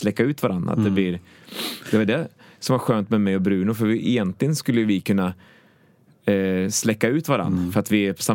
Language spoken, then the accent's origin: Swedish; Sankt Anna, Östergötland, Sweden; Det är tacksam för att jag kommer från Östergötland faktiskt, för att det, ja, dels så älskar det att växa upp i Sankt Anna, för man är sånt lugn.